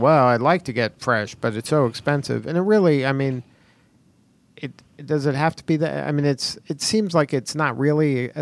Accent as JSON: {"language": "English", "town": "Miami", "region": "Florida", "country": "United States", "tie": "born or raised there", "said": "I grew up in Miami, Florida, and in our backyard, we had a bunch of fruit trees, like grapefruits and key limes and things like that."}